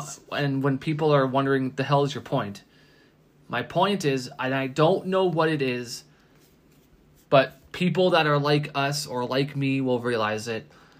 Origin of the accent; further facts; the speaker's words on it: Calgary, Alberta, Canada; being born and raised in Calgary, I've seen it.